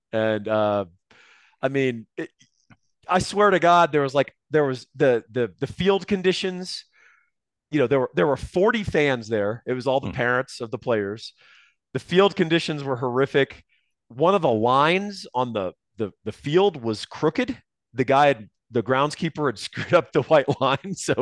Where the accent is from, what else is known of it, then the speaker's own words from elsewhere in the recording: Austin, Texas, United States; no, I grew up in Austin and, you know, suburbia.